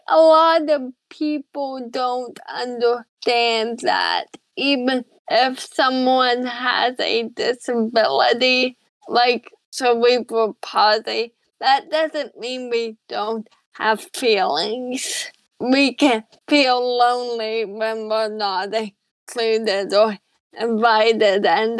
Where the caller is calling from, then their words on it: Ohio, United States; I'm calling from Ohio. So in rural town in Ohio.